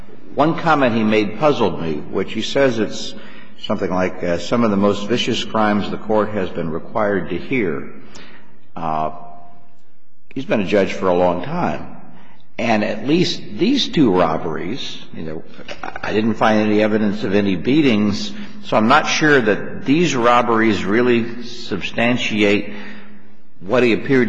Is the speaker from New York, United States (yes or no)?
no; Chicago, Illinois, United States; Now, I'm from Chicago. We all know Al Capone went down on tax evasion.